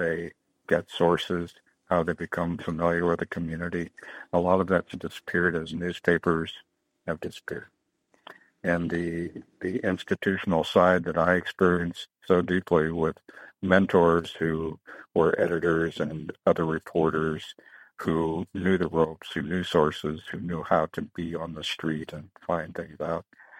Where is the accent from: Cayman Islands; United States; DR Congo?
United States; Muncie, Indiana; Well, actually, I'm from Muncie, Indiana, but worked at the Indianapolis Star for about 7 years.